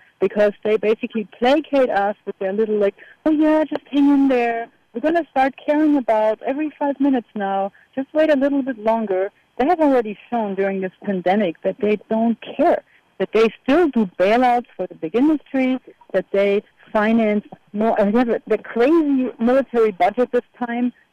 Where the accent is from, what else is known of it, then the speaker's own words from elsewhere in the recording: Germany; English is a second language; I grew up in Germany, so I know all about